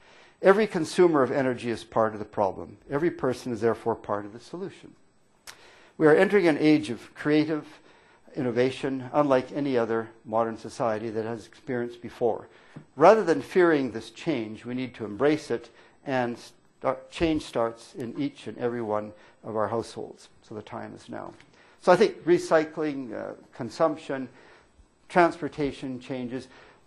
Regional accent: Alberta, Canada; I grew up in Alberta.

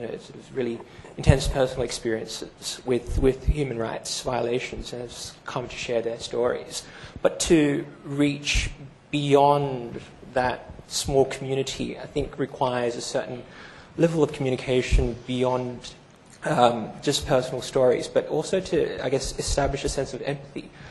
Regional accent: Australia; You say, "You know, my name is this. I'm from Australia. What do you do?"

